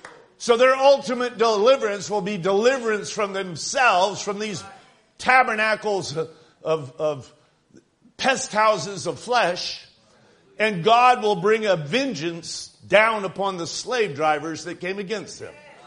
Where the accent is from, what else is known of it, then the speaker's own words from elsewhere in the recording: United States; I'm thankful that I'm an American.